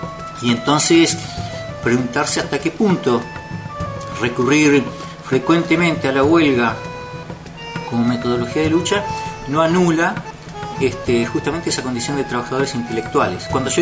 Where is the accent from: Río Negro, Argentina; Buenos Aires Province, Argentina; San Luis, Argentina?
Río Negro, Argentina; General Roca; born there; now in Neuquén, Argentina; yo soy el único que nací acá en Fisquemenuco. Después el resto en la provincia de Buenos Aires, en distintos lugares. Y bueno, sí, hace más de 40 años que estamos acá en Neuquén